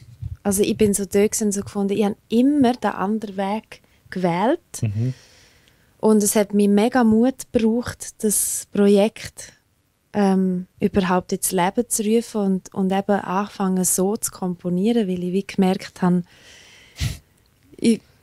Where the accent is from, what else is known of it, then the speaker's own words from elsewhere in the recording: La Punt, Graubünden, Switzerland; Weil ich meine, ich bin in La Punta aufgewachsen, habe dort die Sprache gelernt.